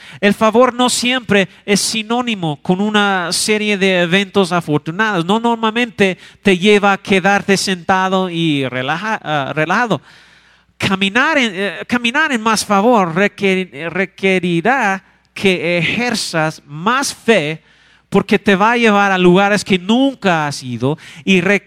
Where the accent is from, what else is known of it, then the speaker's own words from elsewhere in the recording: United States; Spanish is a second language; now in Mexico; soy extranjero. No nací en México. Mi corazón sí, pero yo soy gringo.